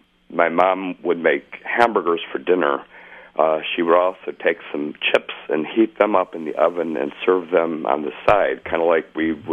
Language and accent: English; Corning, New York, United States; I'm 50 years of age, but I'm suddenly feeling quite ancient here. I grew up in Western New York, in Corning, New York